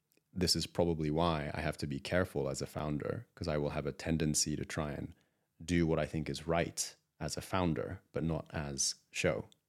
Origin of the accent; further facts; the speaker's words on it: Japan; I grew up in Japan with a British mother and Japanese dad, and Japan is very monocultural still.